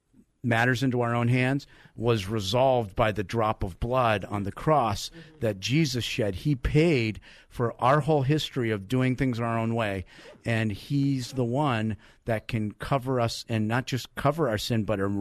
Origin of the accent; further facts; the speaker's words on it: East Coast, United States; I come from the East Coast, and we're talking coast to coast tonight, but it's a long way from Philadelphia to San Diego.